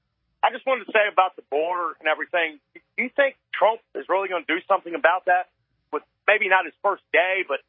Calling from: Maryland, United States; I believe they got that wrong. I'm from Maryland.

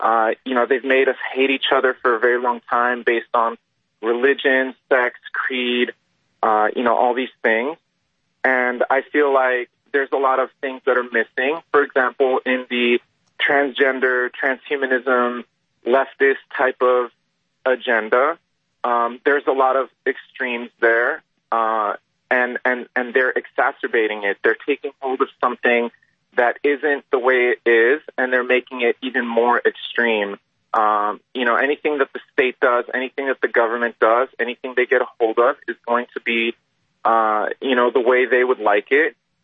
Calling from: California, United States; And I'm calling from California

